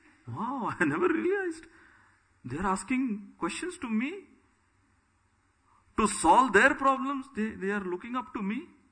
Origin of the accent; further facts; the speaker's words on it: India; Now I'm coming from India. Never wore a dhoti in my life.